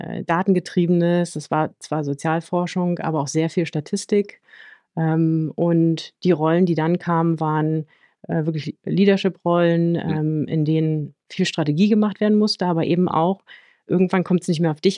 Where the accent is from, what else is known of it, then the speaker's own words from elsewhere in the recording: Germany; born there; Ich bin in den 80ern in der DDR geboren worden.